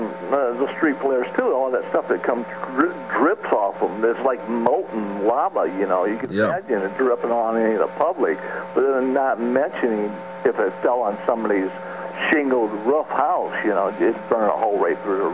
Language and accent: English; Michigan, United States; I'm from Michigan and I did a lot of fishing